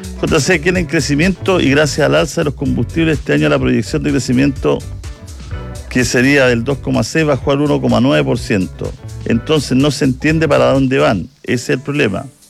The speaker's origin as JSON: {"language": "Spanish", "town": "Las Condes", "region": "Santiago Metropolitan Region", "country": "Chile", "said": "de las Condes"}